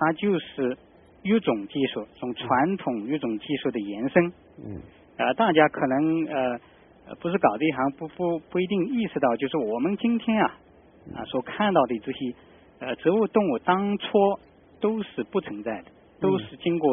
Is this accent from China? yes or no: yes; China; 我们中国人